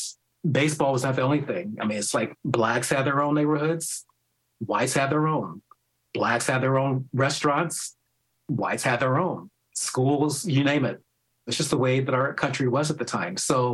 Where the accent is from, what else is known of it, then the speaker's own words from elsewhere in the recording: Kansas City, Missouri, United States; And they formed that in 1920 in my hometown of Kansas City, Missouri.